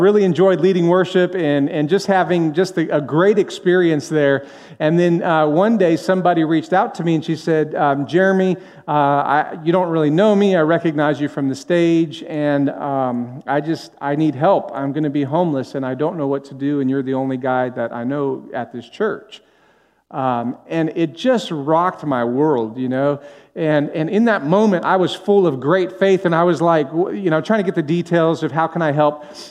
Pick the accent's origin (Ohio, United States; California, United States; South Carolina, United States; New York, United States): California, United States; Los Angeles; Growing up in Los Angeles, I knew the stories, but I had never been to the Dream Center.